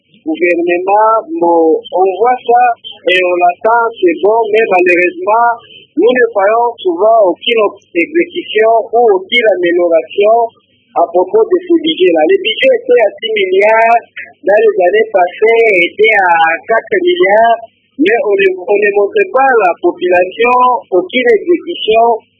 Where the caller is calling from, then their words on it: Bukavu, South Kivu, DR Congo; Hein? J'appelle depuis la ville de Bukavu.